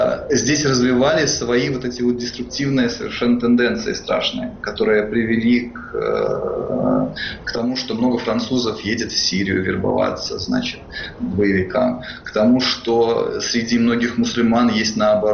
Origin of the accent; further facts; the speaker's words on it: Russia; now in France; я сознательно, как я эмигрировал из России сознательно.